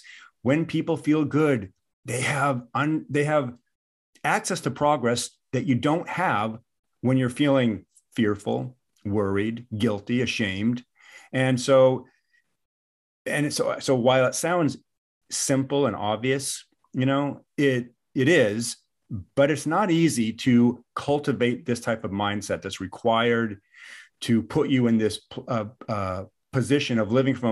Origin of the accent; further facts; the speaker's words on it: Washington, United States; now in Chelan, United States; I grew up in Washington State and, had an opportunity to move out to this glorious place called Chelan, Lake Chelan.